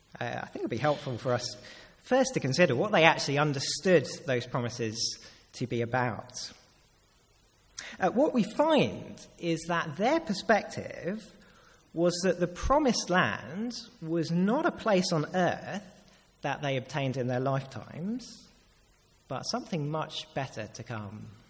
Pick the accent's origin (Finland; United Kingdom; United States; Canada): United Kingdom; London; But as a Londoner